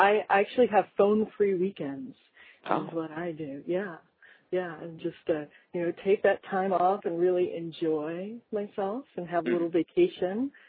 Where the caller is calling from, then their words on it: New Jersey, United States; I am in New Jersey.